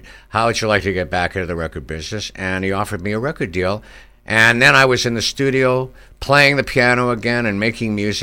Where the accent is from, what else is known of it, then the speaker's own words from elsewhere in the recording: Canada; now in United States; I'm from Canada. I'm American now, happy to say.